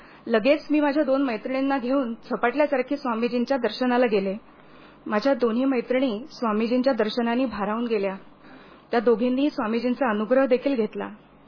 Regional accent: Nagpur, Maharashtra, India; मी मूळची नागपूरची, 1995 साली मे महिन्यामध्ये 10वीची परीक्षा झाल्यानंतर आईबाबांबरोबर मी पुण्यात आले होते

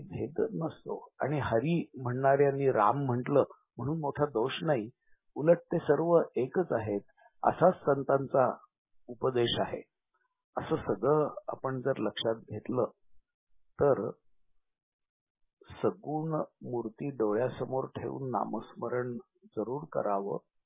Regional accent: Khed, Maharashtra, India; अगदी लहानपणी आम्ही खेडला राहत होतो

